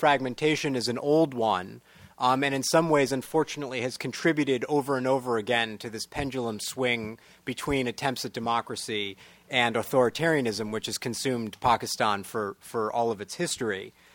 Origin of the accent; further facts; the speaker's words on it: United States; And this is as an American, even as a Jew, although I didn't always proclaim that to be the case, but often did, and it didn't make a difference.